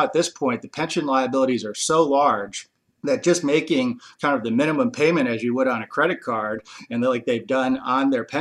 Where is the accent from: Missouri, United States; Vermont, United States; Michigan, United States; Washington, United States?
Michigan, United States; Well, I'll tell you, my home state, Michigan, had done some really incredible things over the last decade